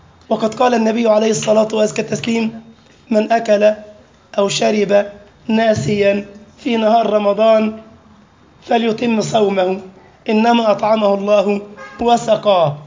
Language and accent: Arabic; Egypt; الأخت دي لاجئة سورية عندنا في مصر